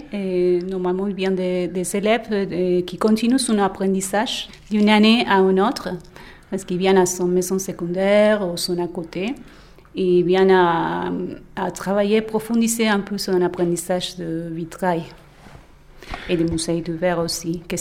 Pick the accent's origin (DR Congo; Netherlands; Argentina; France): Argentina; French is a second language; comme tout le monde connaît, je viens de l'Argentine.